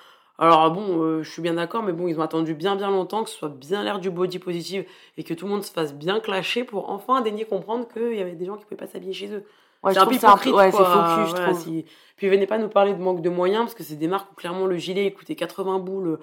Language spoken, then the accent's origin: French; Paris, Île-de-France, France; born or raised there